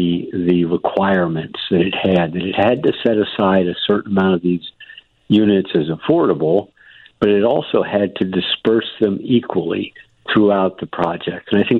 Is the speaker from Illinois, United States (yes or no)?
yes; Chicago, Illinois, United States; I'm a native Chicagoan. I was born in Chicago Lion-In Hospital.